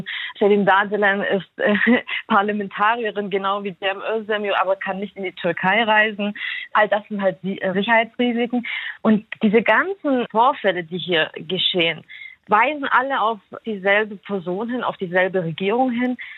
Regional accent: Germany; seit ich zurück in Deutschland bin, nie einen Schutz benötigt. Ich bin hier in meiner Heimat.

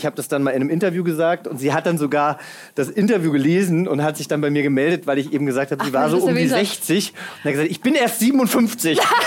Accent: Giessen, Hesse, Germany; Das ist da, wo ich herkomme.

